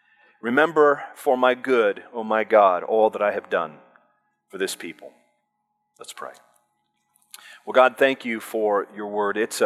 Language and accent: English; Port Orchard, Washington, United States; I grew up in Port Orchard, Washington. Any of you ever heard of Port Orchard, Washington? Right. About 4,000 people.